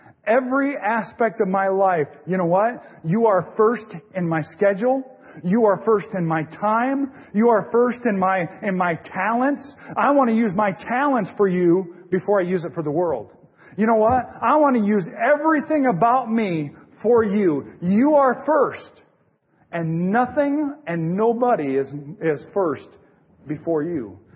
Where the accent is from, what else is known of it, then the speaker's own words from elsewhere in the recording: Washington, United States; I remember when I was in church and growing up in Washington State, there was a saying up on the wall